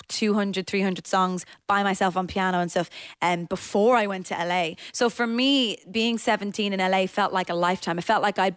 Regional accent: Ireland; especially being an Irish female artist

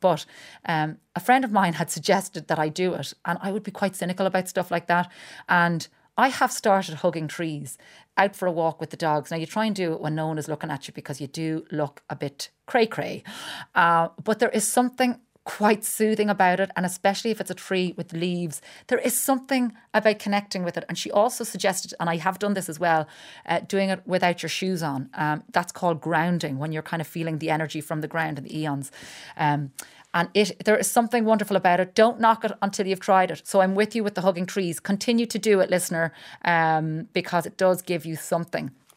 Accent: Ireland; And you see, this is what we do as Irish people.

